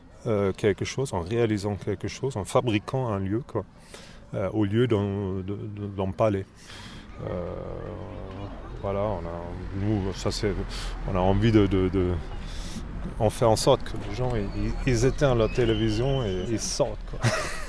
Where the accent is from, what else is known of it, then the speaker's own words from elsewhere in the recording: Berlin, Germany; French is a second language; Moi je suis allemand, je viens de Berlin.